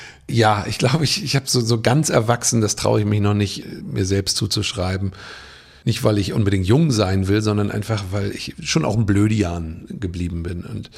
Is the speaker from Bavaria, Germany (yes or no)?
no; Hamburg, Germany; also born or lived in Berlin; Also einen deutschen Pass haben, aber was soll das sein? Ich habe mich dann immer trotzig als Hamburger bezeichnet, aber inzwischen sind da auch Berliner Seiten dazugekommen.